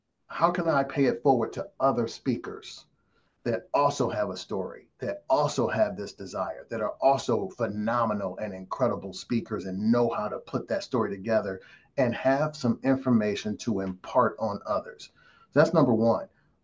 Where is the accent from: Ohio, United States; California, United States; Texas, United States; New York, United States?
Ohio, United States; Cleveland; moved away as an adult; I'm born and raised from Cleveland. I live in Tennessee now, but I'm born and raised in Cleveland. I left about 6-7 years ago, just chasing my career aspirations and stuff.